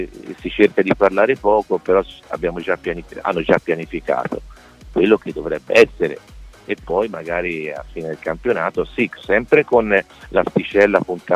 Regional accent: Florence, Tuscany, Italy; lo sappiamo noi che siamo di Firenze

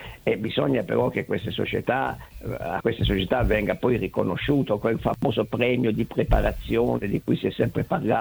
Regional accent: Bari, Apulia, Italy; essendo barese di origine, per me gli albanesi sono dei dirimpettai.

